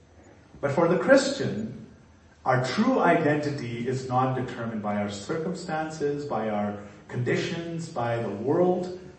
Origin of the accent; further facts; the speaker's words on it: Pakistan; now in Canada; When I grew up in Pakistan and left the country, I had a green passport that said, I am a citizen of Pakistan. But a number of years after living in Canada